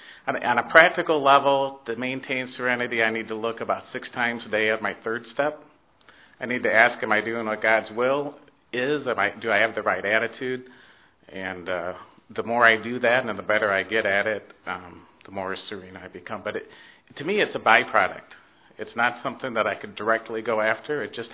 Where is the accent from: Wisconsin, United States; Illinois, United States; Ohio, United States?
Wisconsin, United States; Milwaukee; from Milwaukee.